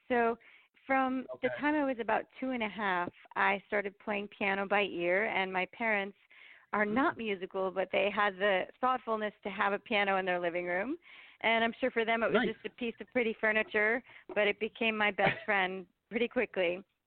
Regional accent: Port Chester, New York, United States; also born or lived in Rye / Stamford / Greenwich; I did. And I also grew up in suburbs of New York. I was born in Port Chester and I lived in Rye and Stamford and Greenwich.

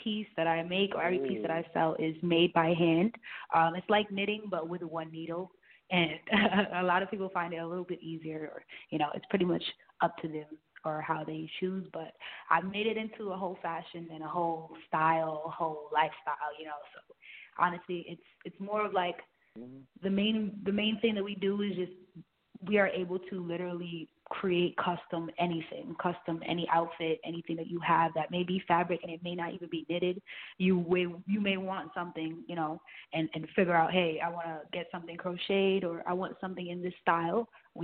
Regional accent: Brooklyn, New York, United States; I am from Brooklyn, New York

